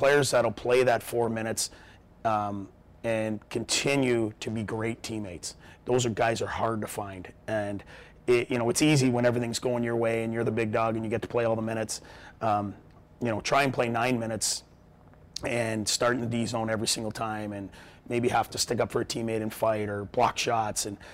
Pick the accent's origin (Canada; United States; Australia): Canada; Windsor, Ontario; as a kid, growing up in Windsor, tough town, motor town, you know, Chrysler Ford GM.